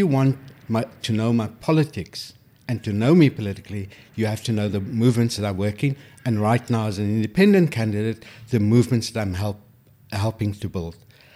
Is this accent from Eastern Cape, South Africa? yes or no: no; Cape Town, Western Cape, South Africa; also born or lived in Johannesburg; mainly in Cape Town